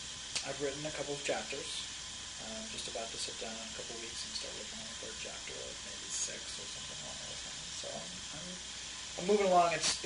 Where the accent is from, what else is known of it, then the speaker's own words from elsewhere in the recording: Seattle, Washington, United States; I'm from Seattle, Washington.